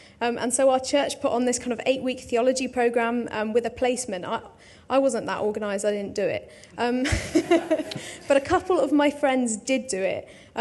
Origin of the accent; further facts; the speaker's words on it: Bristol, South West England, United Kingdom; Okay, so I grew up in Bristol